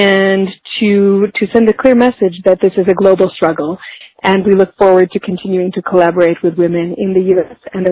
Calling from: Nairobi, Kenya; I'm calling from Nairobi, Kenya

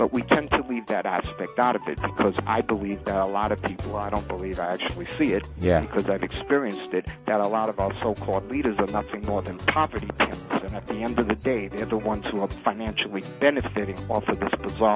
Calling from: Brooklyn, New York, United States; I'm calling from Brooklyn.

